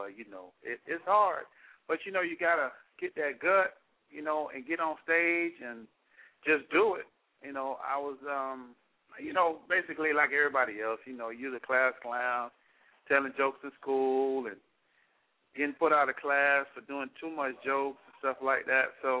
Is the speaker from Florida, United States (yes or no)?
yes; Miami, Florida, United States; I'm originally from Miami, but now I live in, you know, the Daytona, Orlando area over there, Central Florida.